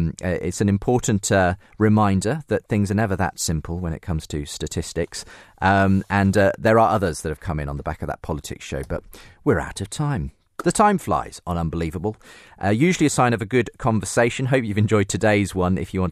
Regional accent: United States; born there; I am an American by birth, though my wife is British, and I find myself identifying very little with American priorities and ideals these days.

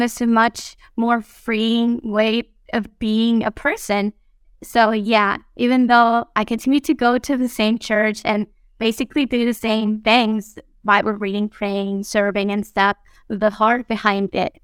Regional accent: Mexico; moved away as an adult; now in Guatemala; We are originally from Mexico, my husband and I. We were both born there and grew up there. We met and married there. So we we lived all of our lives in Mexico.

